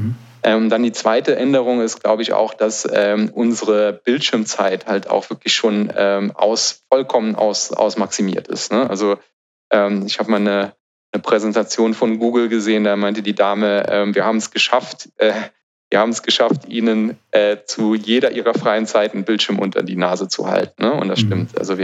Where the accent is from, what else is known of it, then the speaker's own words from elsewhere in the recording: Germany; was auch bei uns in Deutschland